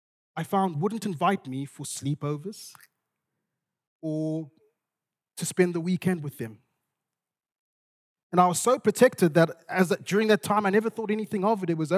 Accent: Zimbabwe; I grew up in Zimbabwe, and in Zimbabwe, I was in a tribal minority in Zimbabwe. And we lived in the second city, and where I grew up, actually, there was a lot of tension between the two tribes.

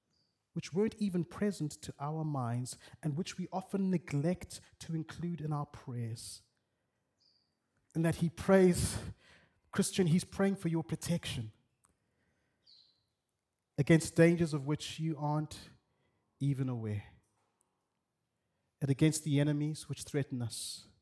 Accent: Bulawayo, Zimbabwe; We said, "Hi … we are from Bulawayo in Zimbabwe,"

